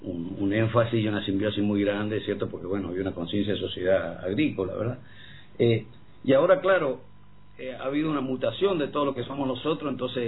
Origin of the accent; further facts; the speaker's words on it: San Juan, Argentina; soy un sanjuanino extramuros, entonces es estar informado, cosas que me cuentan y cada tanto ir por allí y palpar.